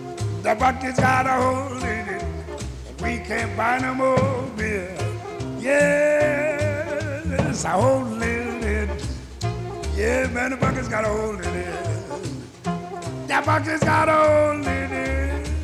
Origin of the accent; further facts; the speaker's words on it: New Orleans, Louisiana, United States; we're speaking about my hometown, New Orleans, Louisiana